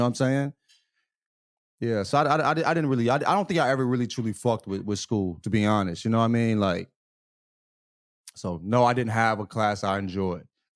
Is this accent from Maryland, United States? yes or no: no; Alabama, United States; But like, yeah, my growing up in the South, and my school was probably like 40% black, 30-40% black in high school.